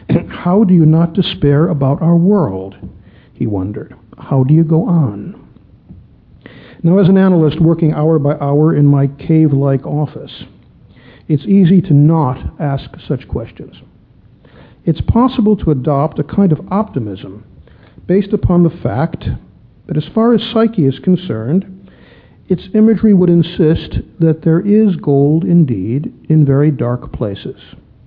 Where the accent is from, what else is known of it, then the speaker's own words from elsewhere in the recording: Chicago, Illinois, United States; When I was a kid growing up in Chicago, there was a radio program I used to love